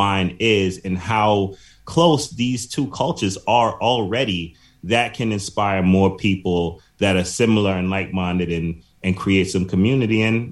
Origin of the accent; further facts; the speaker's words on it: New York City, New York, United States; I'm from the Bronx, New York, the home and the birthplace of hip hop. So hip hop is just in my blood.